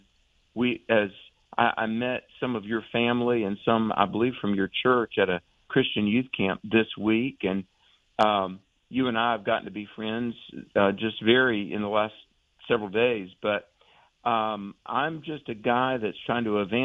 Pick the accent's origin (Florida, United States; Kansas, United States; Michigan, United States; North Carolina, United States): North Carolina, United States; Raleigh; I'm staring at a picture from my home state of Raleigh, North Carolina.